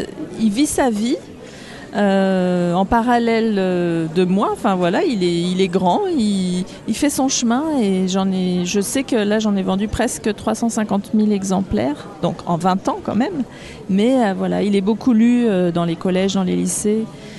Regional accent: Auxerre, Bourgogne-Franche-Comté, France; moved away as an adult; also born or lived in Dijon; Je suis née à Dijon pendant que mes parents faisaient leurs études de lettres, justement. Et ensuite, ils ont été nommés à Auxerre. Et donc, j'ai grandi à Auxerre jusqu'à mes 18 ans où je suis partie faire des études à Paris.

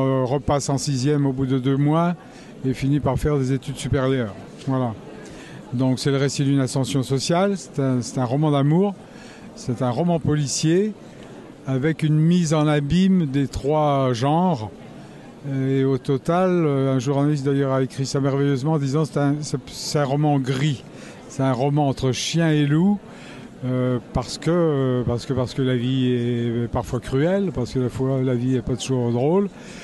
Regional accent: Bourgogne-Franche-Comté, France; donc je suis bourguignon depuis toujours. Je suis né en Côte d'Or. J'ai mené une carrière de proviseur qui m'a valu de me déplacer dans les 4 départements.

